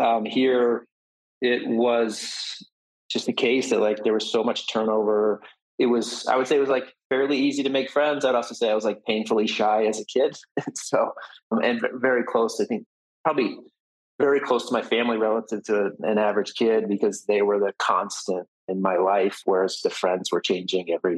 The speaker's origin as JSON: {"language": "English", "region": "Alaska", "country": "United States", "tie": "born there", "also_born_or_lived": "Washington, D.C. / Germany / Japan / Rhode Island", "said": "I was born in Alaska, and a month later we moved to DC, and then every probably 1 to 4 years for the rest of my life we moved. So lived in Germany twice, lived in northern Japan, lived in Rhode Island, lived in Hawaii."}